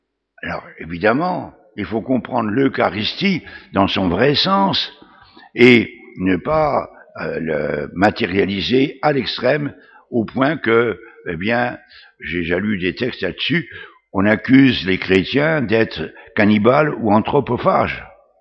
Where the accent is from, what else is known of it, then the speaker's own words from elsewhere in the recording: Chalon-sur-Saône, Bourgogne-Franche-Comté, France; Quand j'étais jeune, ici, à Chalon